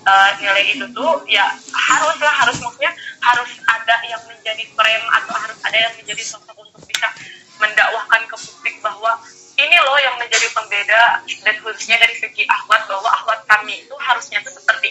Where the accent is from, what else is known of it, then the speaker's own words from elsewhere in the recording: Tasikmalaya, West Java, Indonesia; now in Bandung, Indonesia; tapi domisili di Bandung misalnya, tapi kampung halaman saya di Tasikmalaya gitu.